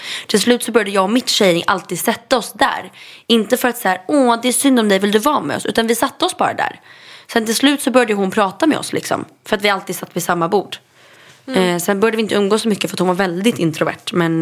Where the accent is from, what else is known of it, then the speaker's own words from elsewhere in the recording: Stockholm, Stockholm County, Sweden; Gördis och Kajsa kom från Östermalm. Vi var de enda från Östermalm till Lidingö